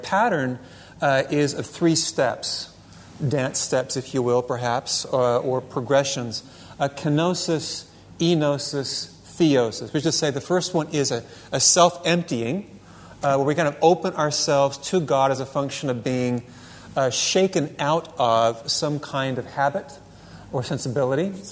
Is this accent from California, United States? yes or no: yes; California, United States; now in Utah, United States; I live in the state of Utah, and I'm from California.